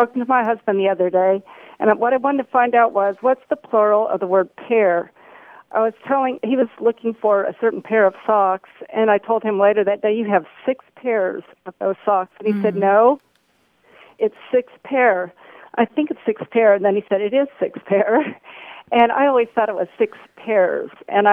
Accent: Denton, Texas, United States; I'm from Denton, Texas.

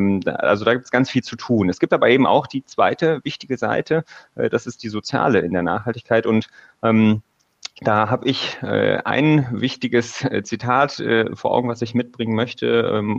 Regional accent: North Rhine-Westphalia, Germany; ich komme aus der Nähe von Köln

